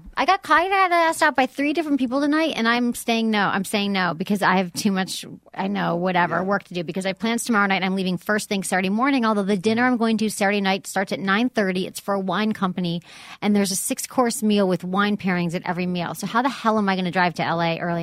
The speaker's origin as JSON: {"language": "English", "region": "Michigan", "country": "United States", "lives_now": "Chicago, United States", "said": "That's kind of my home. I'm from Michigan. We live near Chicago, all that stuff."}